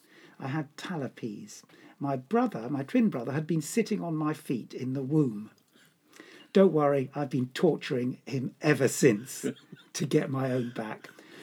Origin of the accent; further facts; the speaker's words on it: London, United Kingdom; Well, I grew up in London, David. I was born in University College Hospital. My father was a Londoner, middle-class bank clerk. My mother was a Northerner from County Durham, and she was very working class.